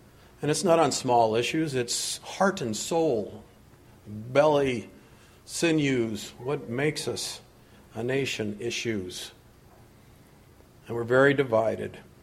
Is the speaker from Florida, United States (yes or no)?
no; California, United States; I loved growing up in California